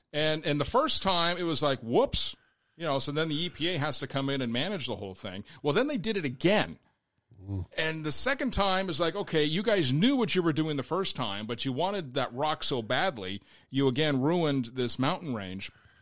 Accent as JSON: {"language": "English", "town": "Butte", "region": "Montana", "country": "United States", "tie": "born or raised there", "said": "Now, my family's from Montana. We came from Butte, which was a very small mining town"}